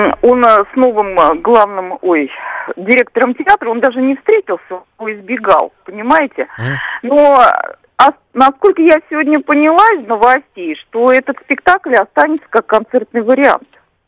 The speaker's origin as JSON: {"language": "Russian", "region": "Moscow", "country": "Russia", "said": "я из Москвы"}